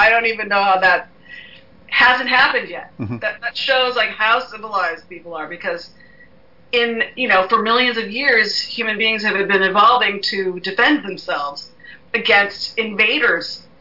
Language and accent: English; New York, United States; I'm from New York, and I've actually seen him out.